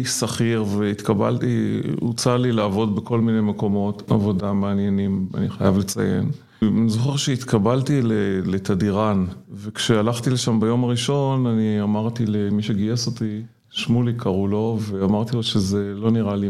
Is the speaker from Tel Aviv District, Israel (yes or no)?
yes; Tel Aviv, Tel Aviv District, Israel; born there; moved away as an adult; also born or lived in Haifa; now in Ramat HaSharon, Israel; אז אני נולדתי בתל אביב, בצפון הישן. בערך בגיל 18 עברתי לחיפה ללמוד בטכניון כעתודאי, כן. בנווה שאנן. ואחרי שסיימתי עברתי לגור ברמת השרון